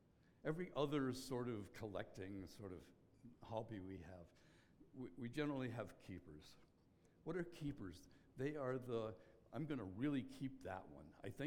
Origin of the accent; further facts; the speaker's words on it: Northern Ireland, United Kingdom; I grew up in Northern Ireland, that's the better part.